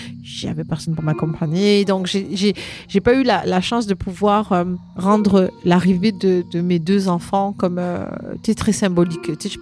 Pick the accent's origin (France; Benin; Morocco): France; born there; je suis née en France, d'origine marocaine. Et au niveau de l'identité, je me considère comme une Marocaine qu'on appelle une MRE, une Marocaine résidant à l'étranger.